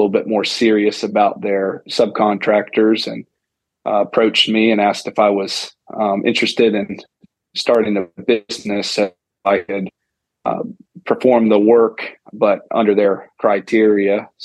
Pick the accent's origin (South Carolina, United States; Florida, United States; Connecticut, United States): Florida, United States; I've born and raised in Florida, been hunting in Florida pretty much the last 12, 13 years now.